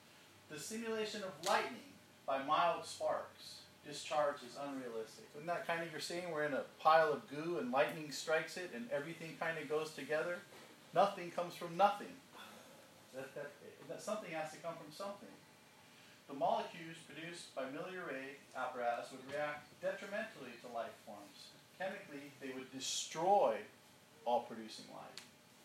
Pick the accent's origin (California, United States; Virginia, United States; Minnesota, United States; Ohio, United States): California, United States; Barstow; Sorry, I am from Barstow here.